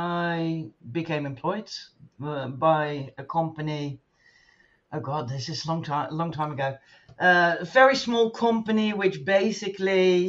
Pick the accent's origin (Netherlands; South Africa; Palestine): Netherlands; I'm from the Netherlands.